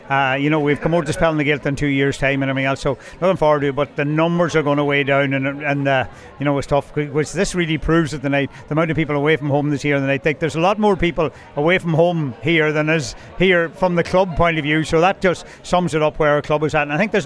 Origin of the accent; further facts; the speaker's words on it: Kilcare, New South Wales, Australia; I'm so proud that I ended up growing up in Kilcare, and that mum and dad ended up coming back from England and living here